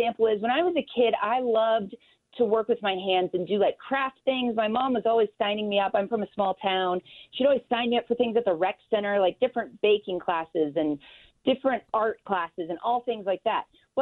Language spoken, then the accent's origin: English; Parsons, Kansas, United States; Oh, yeah. I'm from Parsons, Kansas.